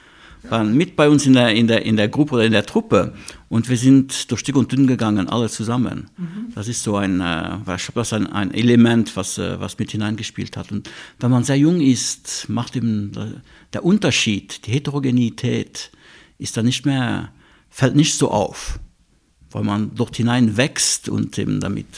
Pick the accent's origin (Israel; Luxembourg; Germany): Luxembourg; accent: Moselle Franconian; moved away as an adult; now in Switzerland; Ich komme aus Luxemburg, deshalb habe ich so einen moselfränkischen Akzent.